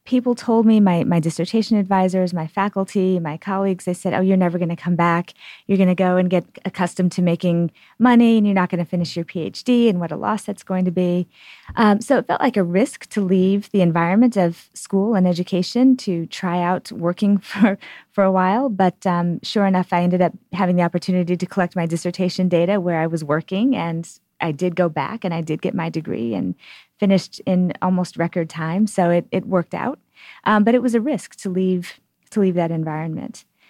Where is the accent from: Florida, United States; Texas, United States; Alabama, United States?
Texas, United States; moved away as an adult; also born or lived in California, United States / Michigan, United States; I claim Texas as home. We moved around a lot, but I grew up in Texas and went to school there through high school